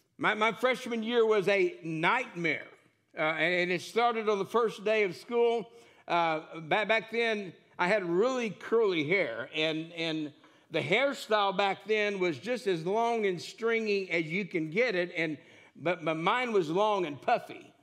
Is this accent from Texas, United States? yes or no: yes; Texas, United States; also born or lived in Corpus Christi / North Pole, Alaska / Washington State / Lake Jackson; I was born in Corpus. We moved to North Pole, Alaska, to Washington State, to all over East Texas. And by the time I was going into my ninth grade year, we moved to south of Houston, a place called Lake Jackson, Texas.